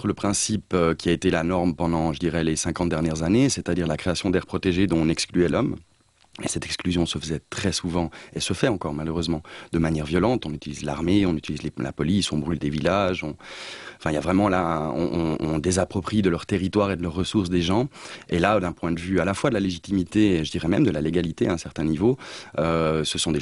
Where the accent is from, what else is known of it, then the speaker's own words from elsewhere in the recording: North, Cameroon; je suis né au Nord Cameroun, à la porte d'un des plus grands parcs nationaux du Cameroun, le parc de Waza. Et c'est probablement aussi le fait que j'ai grandi pendant mes 10 premières années dans des espaces où il y avait de la grande faune